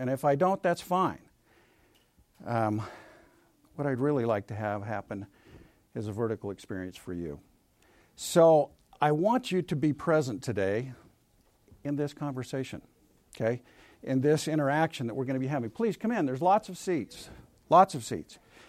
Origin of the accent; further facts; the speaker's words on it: Springville, United States; I grew up in Springville. How many of you know where Springville is? Right over there. Great place to be from. A great place to grow up.